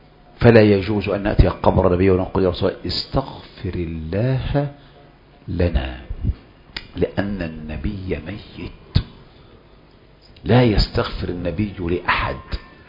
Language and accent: Arabic; Egypt; فمن الأساطير الكبرى عندنا في مصر